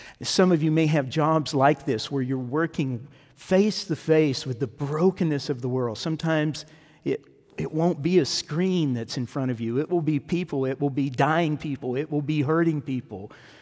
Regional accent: California, United States; We're from California, and we were looking at how the floods are happening with California right now.

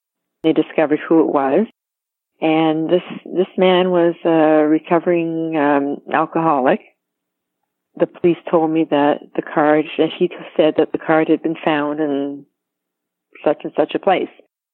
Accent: Ontario, Canada; I guess he knew I was from Ontario.

